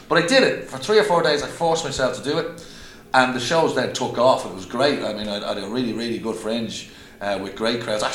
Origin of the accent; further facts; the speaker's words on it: Dublin, Leinster, Ireland; accent: Dublin; When I speak in my normal Dublin accent at my normal speed in Dublin, surrounded by Dublin people understand me